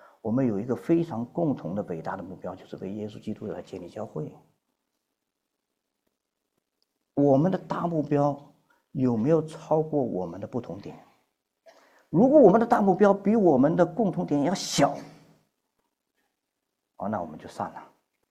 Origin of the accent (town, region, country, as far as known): China